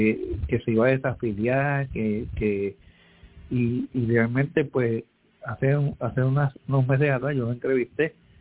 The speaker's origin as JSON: {"language": "Spanish", "town": "Villa Palmera", "country": "Dominican Republic", "said": "yo soy de Villa Palmera y ustedes están hablando porque yo soy de Villa Palmera y hablo así"}